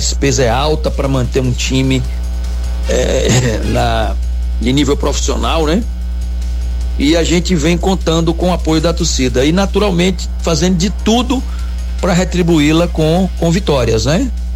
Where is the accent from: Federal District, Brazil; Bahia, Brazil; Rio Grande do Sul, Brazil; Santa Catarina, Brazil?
Bahia, Brazil; Barreiras; also born or lived in Macaúba; Eu não sou nascido aí, eu nasci em Macaúba, mas desde pequeno que moro aí. Há mais de 50 anos que eu sou um barreirense de coração.